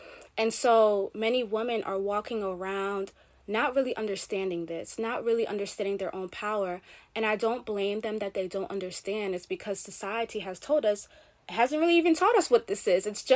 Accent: Jamaica; You know, I'm Caribbean. I'm Jamaican.

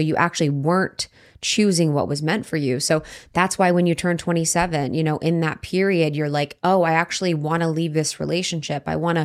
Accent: Ohio, United States; Because even thinking about growing up in Ohio, you know, I grew up in a small town.

